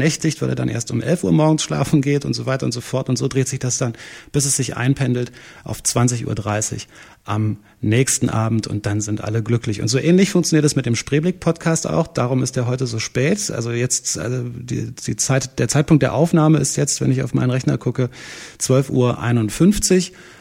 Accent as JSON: {"language": "German", "region": "Berlin", "country": "Germany", "said": "Und ich bin ja Berliner, da kann man das nicht so ab."}